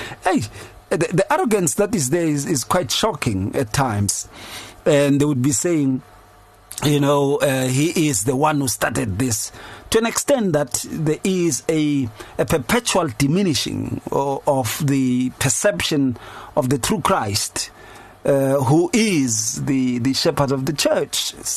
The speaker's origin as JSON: {"language": "English", "town": "Atteridgeville", "region": "Gauteng", "country": "South Africa", "tie": "born or raised there", "said": "so I was growing up in Atteridgeville, you'd see in some churches you'd go, and then just on the side of the yard of the church, there would be tombstones"}